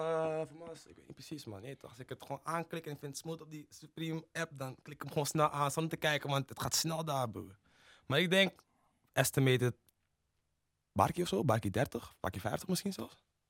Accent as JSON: {"language": "Dutch", "region": "Ashanti", "country": "Ghana", "first_language": "Twi", "second_language": "Dutch", "said": "Weet je, ik kom ook van Ashanti Region. Ik spreek zo als voertaal gewoon chi."}